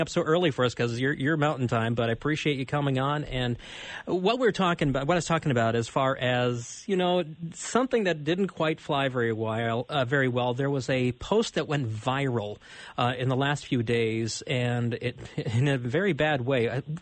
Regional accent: Minnesota, United States; Now, I prefer my Minnesota State Fair, partially because I'm Minnesotan

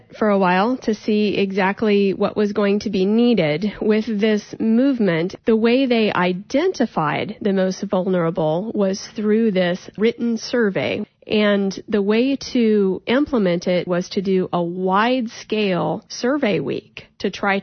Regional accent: Midwest, United States; because I grew up in the Midwest, and just that need to care for myself, the work ethic.

